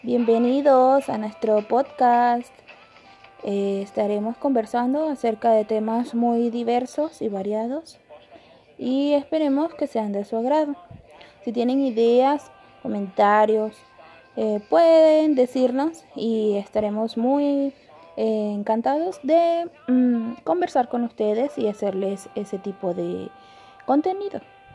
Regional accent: Venezuela; moved away as an adult; donde yo me encuentro ahorita es en el extranjero. Yo soy venezolana, estoy fuera de mi país

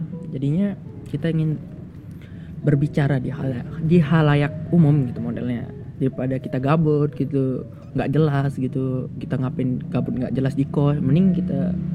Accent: Lombok, West Nusa Tenggara, Indonesia; now in Yogyakarta, Indonesia; kuliah di Jogja. Stay di Jogja juga gitu. Gua asalnya Lombok. Gua anak rantauan gitu.

